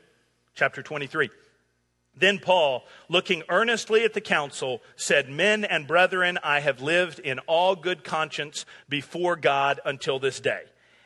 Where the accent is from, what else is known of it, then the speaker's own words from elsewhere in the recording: Atlanta, Georgia, United States; I was born in Atlanta. I grew up in Georgia.